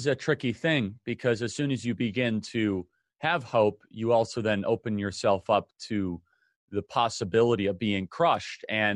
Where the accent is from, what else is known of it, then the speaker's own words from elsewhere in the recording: Midwest, United States; I'm from the Midwest. I know Madison, Wisconsin really well.